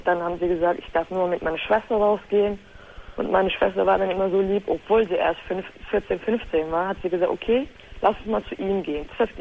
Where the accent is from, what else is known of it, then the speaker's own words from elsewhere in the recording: Turkey; Ich bin Türkin